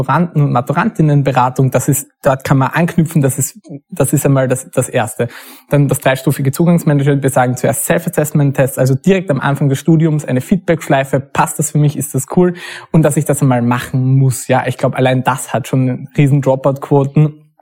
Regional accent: Graz, Styria, Austria; ich komme aus Graz, deswegen sind wir

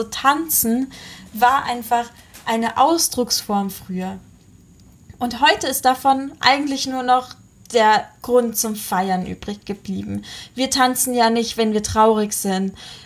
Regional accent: Munich, Bavaria, Germany; In München zum Beispiel, wo ich herkomme

